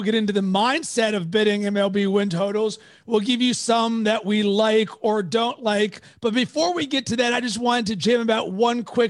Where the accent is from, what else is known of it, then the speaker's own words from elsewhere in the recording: Pittsburgh, Pennsylvania, United States; I'm from Pittsburgh originally.